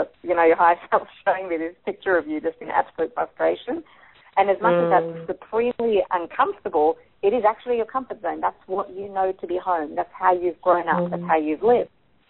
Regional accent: Australia; You're right next door. I'm from Australia.

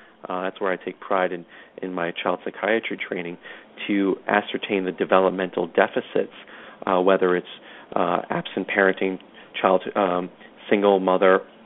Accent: Brooklyn, New York, United States; I grew up in a very blue-collar neighborhood of Brooklyn where it was pretty much we spent our time playing sports

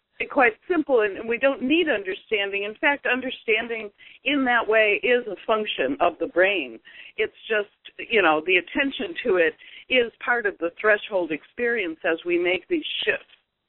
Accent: United States; I'm American and know no other languages

